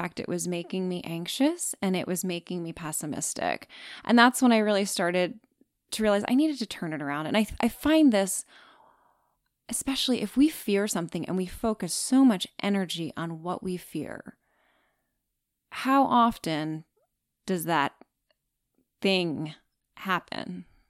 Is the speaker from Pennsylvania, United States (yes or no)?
no; New York, United States; As a New Yorker, you can imagine, in addition to having a dog, living in a walk-up, just subway commutes and life alone